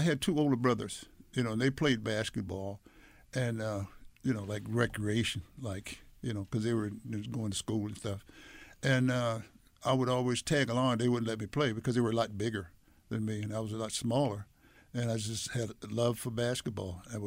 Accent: Washington, District of Columbia, United States; my background, I grew up in Washington, D.C.

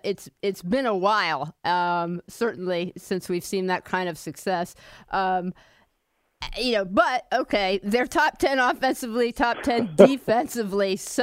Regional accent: New York, United States; Personally, I grew up in Rockland County, so I'm always been familiar with it.

